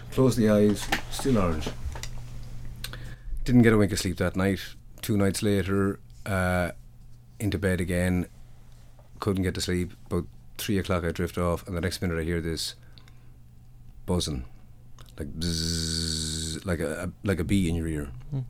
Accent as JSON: {"language": "English", "town": "Glasson", "region": "Westmeath", "country": "Ireland", "moved": "yes", "lives_now": "United States", "said": "I'm from Athlone, about 4 miles outside Athlone, a place called Glasson on the westerly bank of the River Shannon. I've been living in the States for the last 20 plus years."}